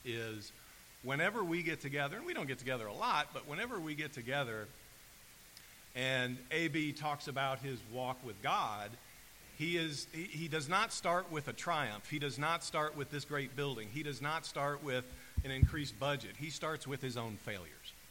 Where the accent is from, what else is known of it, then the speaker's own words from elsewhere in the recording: Ohio, United States; now in Tallahassee, United States; And here I was, I had moved here to Tallahassee back in 2000, and I grew up in Ohio.